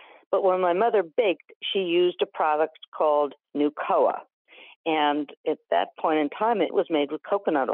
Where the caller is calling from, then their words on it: Pennsylvania, United States; I'm from Chester County, Pennsylvania, right outside of Philadelphia.